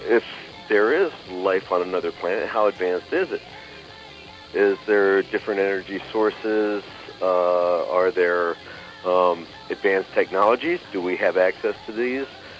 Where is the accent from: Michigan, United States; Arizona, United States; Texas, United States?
Michigan, United States; Marquette; Yes, Kevin … I'm from Marquette, Michigan.